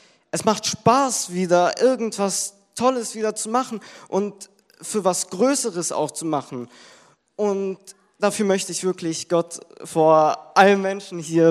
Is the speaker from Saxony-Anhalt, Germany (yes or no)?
yes; Bernburg, Saxony-Anhalt, Germany; Ich komme hier aus Bernberg, ich bin 15 Jahre alt.